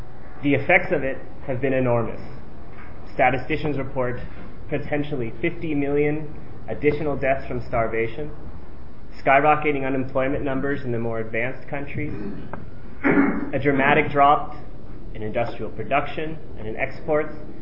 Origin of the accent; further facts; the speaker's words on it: California, United States; I'm actually from California. It's nice to be able to do politics in my own state.